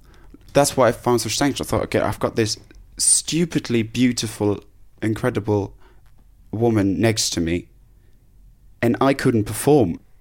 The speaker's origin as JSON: {"language": "English", "country": "Germany", "said": "Of course, I'm from Germany."}